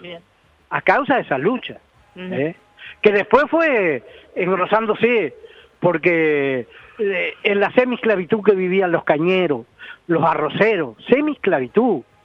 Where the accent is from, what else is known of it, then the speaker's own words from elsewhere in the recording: Cardal, Florida, Uruguay; en el pueblo de Cardal, yo soy de Cardal, departamento de Florida.